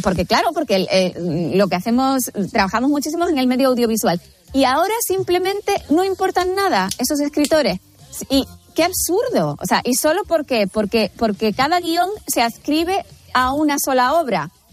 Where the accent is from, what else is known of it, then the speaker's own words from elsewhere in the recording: Canary Islands, Spain; en mi tierra, en Tenerife